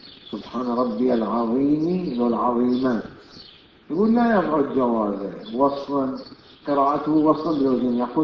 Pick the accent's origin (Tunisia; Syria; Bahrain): Bahrain; لا الحجازيين لا العراق لا عندنا في البحرين لا مكان اخر